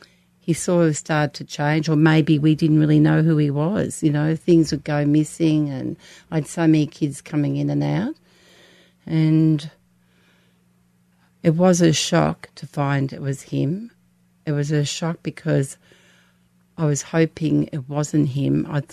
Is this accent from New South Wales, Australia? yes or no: no; St Kilda, Victoria, Australia; she went and got the St Kilda Town Hall, because we're all from St Kilda